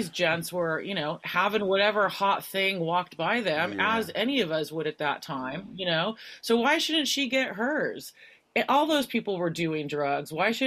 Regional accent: Santa Cruz, California, United States; I was raised in Santa Cruz, California

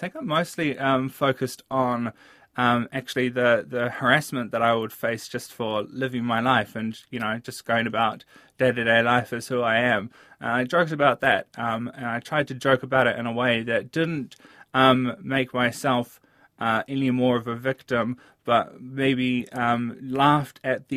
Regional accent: Dunedin, Otago, New Zealand; also born or lived in Wanaka; I grew up in Dunedin and Wanaka. I'm an Otago girl.

